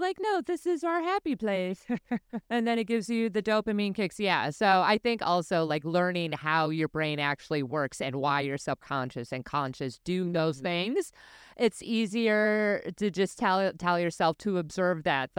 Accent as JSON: {"language": "English", "town": "Garland", "region": "Texas", "country": "United States", "tie": "born or raised there", "also_born_or_lived": "Wisconsin / Florida / California / New York", "said": "I used to live in Texas when I was a kid. I grew up in Garland for like 3 more years. So then, you know, we moved back to Wisconsin, and then I moved to Florida, and then California, then New York."}